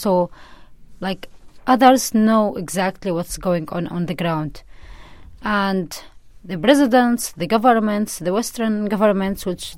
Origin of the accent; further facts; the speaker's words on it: Syria; English is a second language; It was really normal life as any place around the world